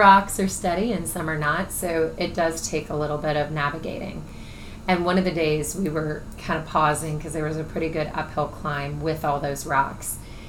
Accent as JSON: {"language": "English", "region": "Florida", "country": "United States", "tie": "born or raised there", "said": "But I grew up with that in Florida too."}